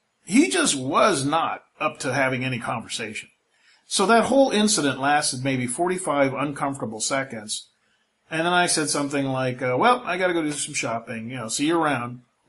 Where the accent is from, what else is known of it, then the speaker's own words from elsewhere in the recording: California, United States; now in Philippines; hey, you know, Enrique, I'm from California.